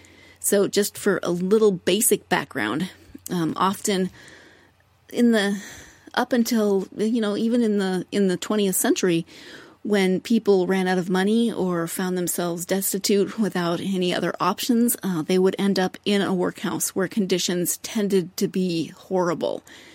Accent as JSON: {"language": "English", "country": "United States", "tie": "born or raised there", "said": "Since I grew up in the States, I tend to think of the 50s from television as, you know, suburban moms, picket fences, families with 2.5 children and a dog, etc."}